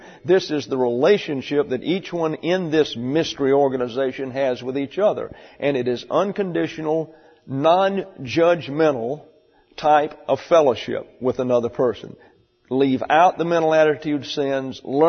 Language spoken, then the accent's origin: English; the South, United States; I come from the South, that's a different culture.